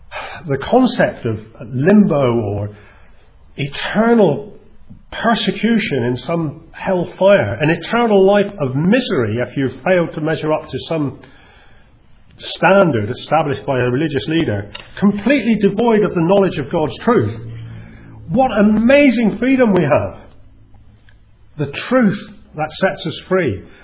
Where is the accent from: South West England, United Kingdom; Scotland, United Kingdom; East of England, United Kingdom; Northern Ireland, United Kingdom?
South West England, United Kingdom; I can't claim it's because I'm Cornish after all.